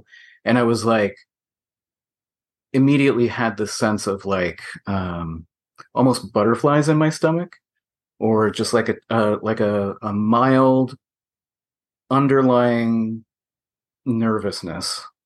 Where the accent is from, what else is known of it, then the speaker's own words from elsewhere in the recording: Midwest, United States; So, plus I grew up in the Midwest, so it's just, it's not accepted to be acceptable to be, have a big ego.